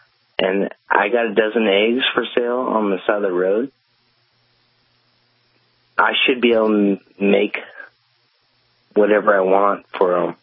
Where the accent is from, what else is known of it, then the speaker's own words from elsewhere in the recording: California, United States; So I'm here for the long haul because I'm a Californian, and now I'm in the...